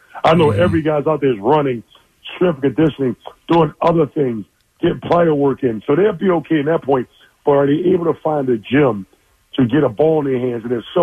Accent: Philadelphia, Pennsylvania, United States; when I grew up in North Philadelphia, listen to this story.

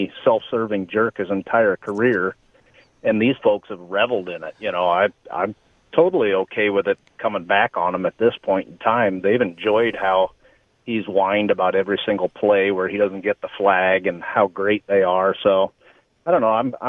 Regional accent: Maquoketa, Iowa, United States; Well, hey, I grew up in Maquoketa, Iowa, so I'm fully aware of all these Wisconsin folks you talk about

